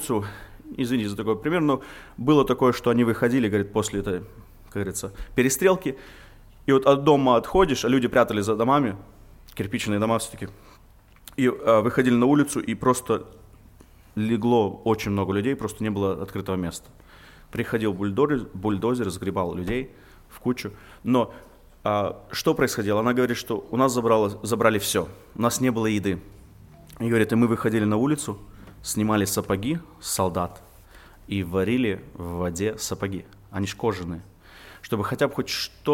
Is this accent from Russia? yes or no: no; United States; Я когда был маленьким, я вырос здесь в Америке.